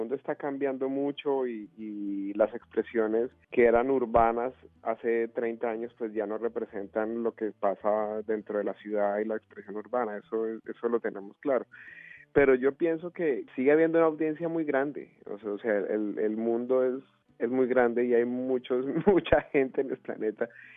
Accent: Bogotá, Colombia; yo crecí en Bogotá

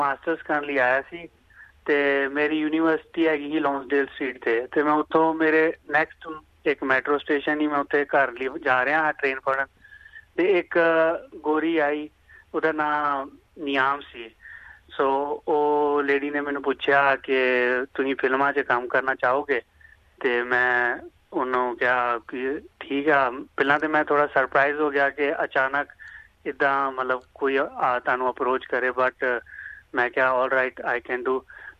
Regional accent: Chhattisgarh, India; moved away as an adult; also born or lived in Amritsar; now in Australia; India 'ਚ ਜੀ ਮੈਂ ਛੱਤੀਸਗੜ੍ਹ ਤੋਂ ਬਿਲੋਂਗ ਕਰਦਾ ਵਾਂ ਤੇ ਬਾਕੀ ਮੇਰੀ ਸਟੱਡੀ ਗ੍ਰੈਜੂਏਸ਼ਨ ਅੰਮ੍ਰਿਤਸਰ ਤੋਂ ਹੋਈ ਆ।

